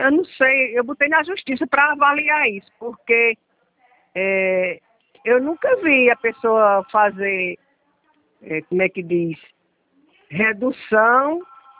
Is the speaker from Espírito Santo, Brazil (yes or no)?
no; Campina Grande, Paraíba, Brazil; Eu sou paraibana. Paraibana. De Campina Grande, da terra do forró.